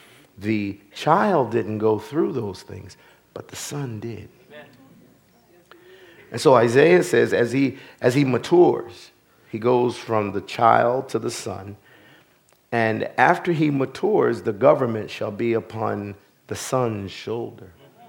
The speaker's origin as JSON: {"language": "English", "town": "Philadelphia", "region": "Pennsylvania", "country": "United States", "said": "What good comes out of 33rd and Berks?"}